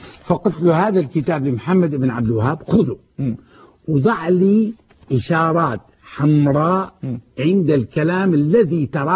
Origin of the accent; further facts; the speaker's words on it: Syria; وأنا شامي وابن شاميين وولدت في الشام